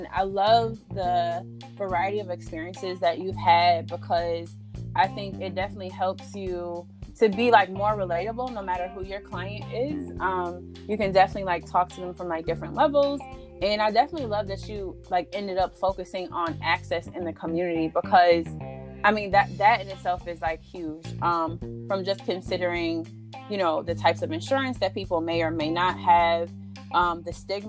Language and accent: English; Buffalo, New York, United States; And probably because I'm from Buffalo and it's normally mm-hmm. cold and we don't have, like, we have beaches, but they suck.